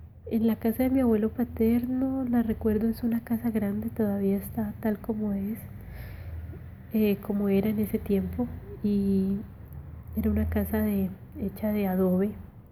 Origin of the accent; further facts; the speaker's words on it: Florencia, Caquetá, Colombia; also born or lived in Cauca; nos trasladamos de Caquetá, vivimos un tiempo en Florencia, en la ciudad. Más o menos un año, mis papás deciden vender la casa donde vivíamos. Fue un cambio para mí un poco brusco. Después nos fuimos a vivir donde mi abuelo, o sea, al Cauca.